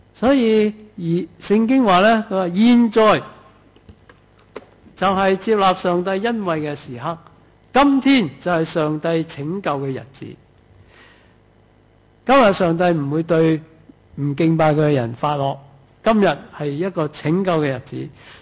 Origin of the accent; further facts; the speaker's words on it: China; 我哋中國人